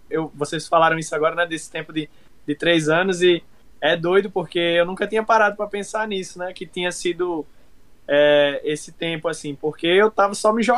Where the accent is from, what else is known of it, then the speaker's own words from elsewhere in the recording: João Pessoa, Paraíba, Brazil; eu tenho 27 anos, sou natural de João Pessoa, na Paraíba, a capital lá do estado